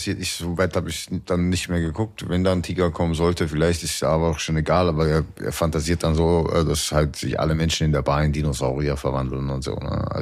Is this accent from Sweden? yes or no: no; Austria; bei uns in Österreich gibt es voll viel Brot mit Anis